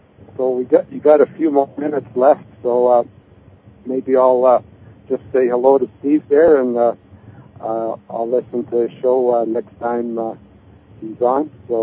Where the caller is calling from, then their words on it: Canada; I'm just north of Montana in the Rocky Mountains here, so...